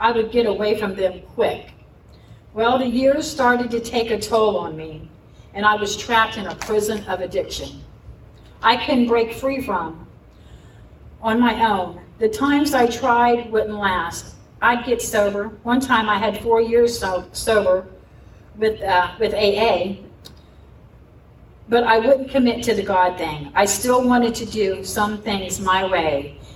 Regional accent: Florida, United States; I grew up in the Florida Keys.

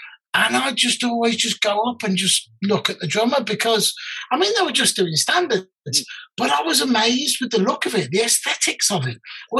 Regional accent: West Midlands, United Kingdom; I'm from the Black Country

